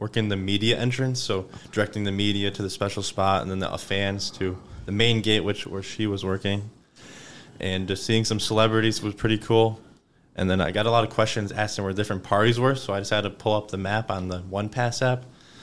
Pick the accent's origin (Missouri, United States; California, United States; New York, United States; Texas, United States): New York, United States; Attica; I'm from Attica, New York, a sports management major with a minor in information systems.